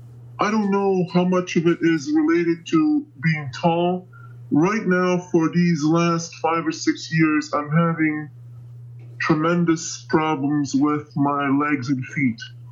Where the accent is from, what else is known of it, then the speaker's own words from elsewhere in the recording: Ukraine; back when I was growing up in Ukraine, I didn't even really, it didn't bother me at all that I was so tall